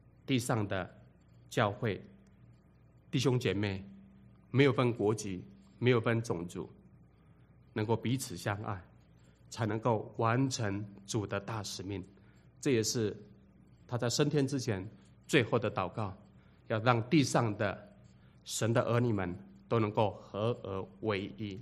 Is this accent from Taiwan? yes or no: yes; Taiwan; 以前我们在台湾，我们被称为是山地人、高山族然后呢，还有人叫我们华纳